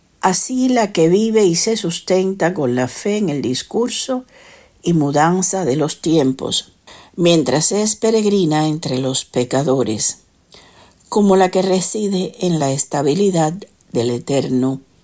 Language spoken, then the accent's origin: Spanish; Cuba; soy cubana